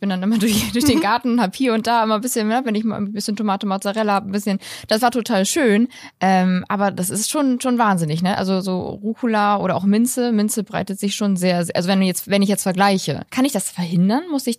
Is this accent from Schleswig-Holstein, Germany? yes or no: no; Bremen, Germany; ich komme aus Bremen-Nord.